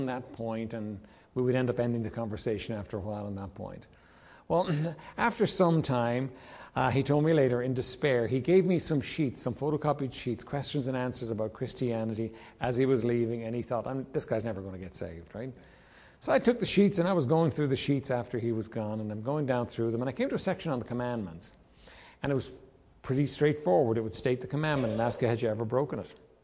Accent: Ireland; I was raised in Ireland, obviously, born, raised Roman Catholic

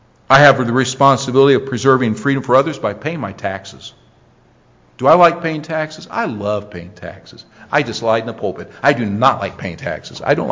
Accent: United States; So you know what? While I have influence as an American, I need to fulfill my responsibility.

